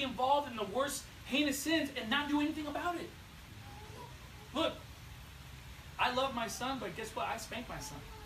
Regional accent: Long Beach, California, United States; Look, I grew up in Long Beach.

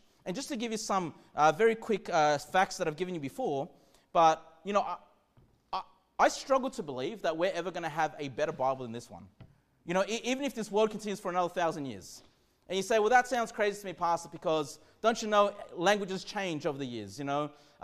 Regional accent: Sydney, New South Wales, Australia; now in Queensland, Australia; even when I came from Sydney to Queensland, you know, the first few weeks, the first few months

